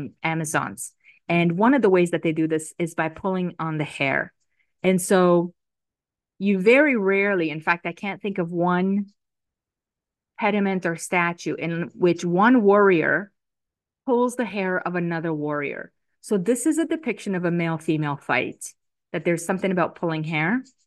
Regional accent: Romania; the guy that was hiding out in my home country of Romania.

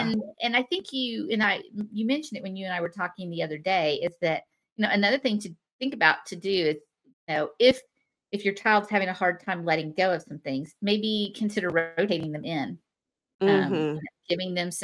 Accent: Houston, Texas, United States; And because I'm from Houston, I can say this, is that Houston, we have a problem.

